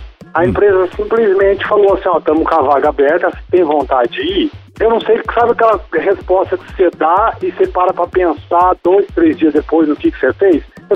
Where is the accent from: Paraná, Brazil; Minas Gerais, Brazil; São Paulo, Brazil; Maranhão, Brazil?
Minas Gerais, Brazil; eu sou do norte de Minas, né?